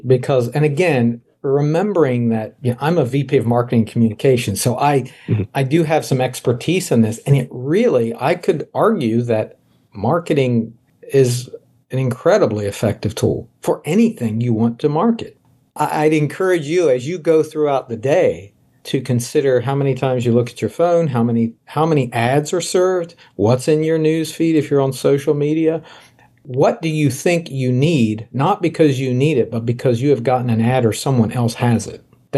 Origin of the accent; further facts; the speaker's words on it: United States; I'm really an American. And by that, I mean my culture and the culture of America and what the culture I was raised in, the Constitution of the United States.